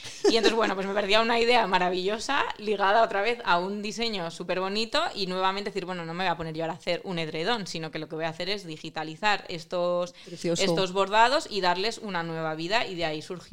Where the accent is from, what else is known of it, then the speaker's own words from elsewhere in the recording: San Sebastián, Basque Country, Spain; Y soy de Gros, así que no están muy lejos.